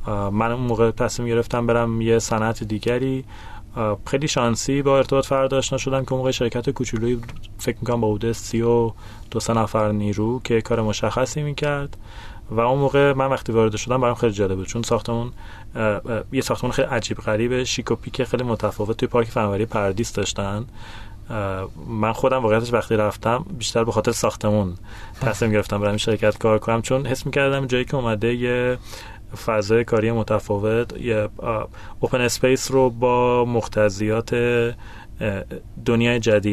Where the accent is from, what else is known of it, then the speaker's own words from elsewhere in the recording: Hamadan, Iran; also born or lived in Khorramabad; من که متولد خرم‌آبادم، همدان بزرگ شدم، دانشگاه مصنعت درس خوندم